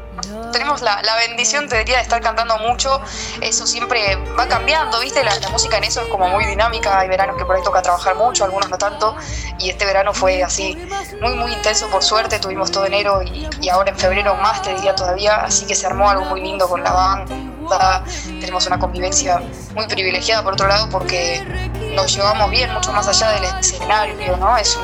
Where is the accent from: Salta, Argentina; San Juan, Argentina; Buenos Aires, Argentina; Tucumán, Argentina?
Buenos Aires, Argentina; Yo soy de Buenos Aires, decía.